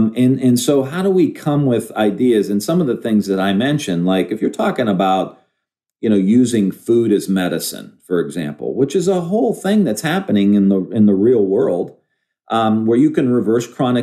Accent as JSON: {"language": "English", "region": "Ohio", "country": "United States", "said": "Because I'm from Ohio and that's what we do."}